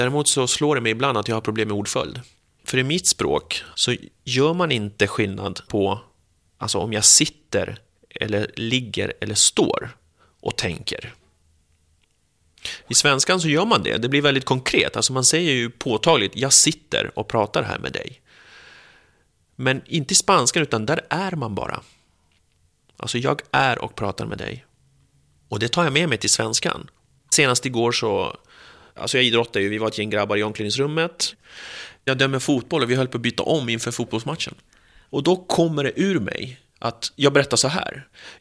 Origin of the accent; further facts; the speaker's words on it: Järfälla, Stockholm County, Sweden; Akalla, alltså jag är från Järfälla, jag är från Jakobsberg.